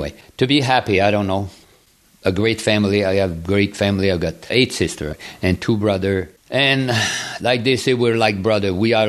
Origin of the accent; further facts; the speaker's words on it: Canada; Well, first of all, in Canada, to go to school, you have to be 6 years old to start school. And I was born on September 30th. So I started school, I was 7 years old by the time